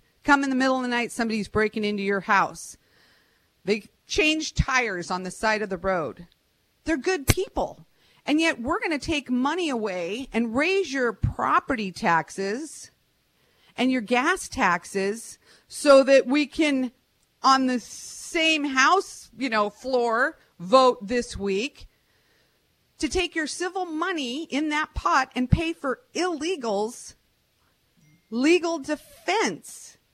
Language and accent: English; United States; I mean, I'm an American. I have freedom of speech